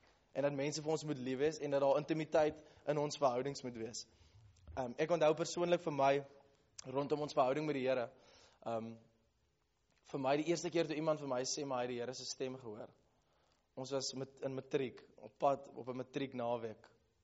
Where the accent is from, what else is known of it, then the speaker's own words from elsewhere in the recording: Paarl, Western Cape, South Africa; ek kom van die Parel af.